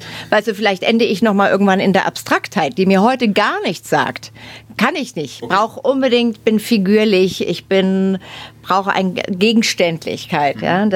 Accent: Gmund am Tegernsee, Bavaria, Germany; Was komme ich jetzt aus Gmund vom Tegernsee und was interessiert die denn überhaupt?

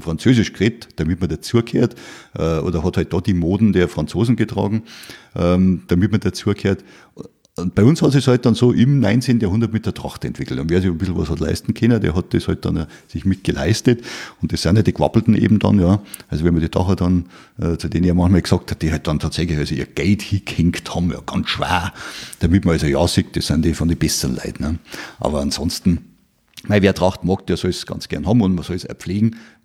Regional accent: Munich, Bavaria, Germany; Ich bin ja in München geboren, in Neuhausen, und habe ein paar Stadtteile durchgemacht, bis ich dann in Trudering gelandet bin.

